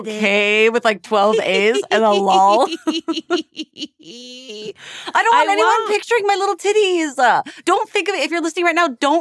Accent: Edmonton, Alberta, Canada; also born or lived in Toronto, Canada; now in Los Angeles, United States; I'm from Edmonton, Alberta, and I was a drama teacher there. And then I got this job on the kids' show. And then I moved mm-hmm. to Toronto and then I moved to LA. So those are the only three places I've lived.

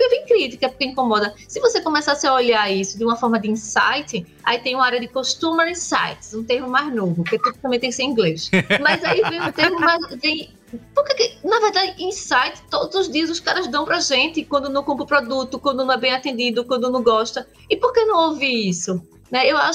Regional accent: Brazil; E aí a gente, como brasileiro, detonou que poderia ser um relacionamento pelas redes sociais

